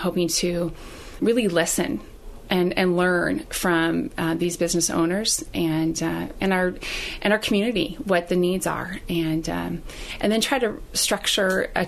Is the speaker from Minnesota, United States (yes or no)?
yes; Minneapolis, Minnesota, United States; also born or lived in Grinnell, Iowa / Baraboo, Wisconsin; I actually kind of claim Midwest as home. I was born in Iowa, in Grinnell, Iowa, and lived there for several years and then moved to Baraboo, Wisconsin for a couple of years, but did most of my growing up in the Minneapolis area.